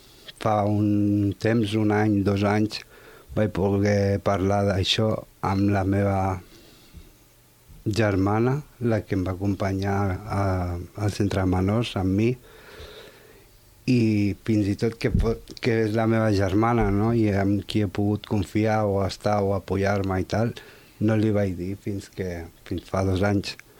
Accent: Tarragona, Catalonia, Spain; tinc 42 anys, sóc de Tarragona, tinc un fill de 12.

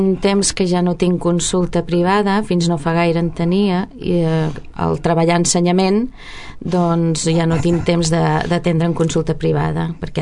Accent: Vilanova i la Geltrú, Catalonia, Spain; i després a Vilanova, que és on torno a viure, d'on soc.

